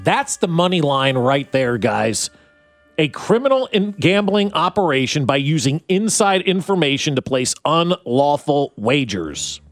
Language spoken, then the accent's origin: English; New Jersey, United States; Dude, I know Chauncey grew up in Denver, and I grew up in Jersey, so maybe we got a different view on things.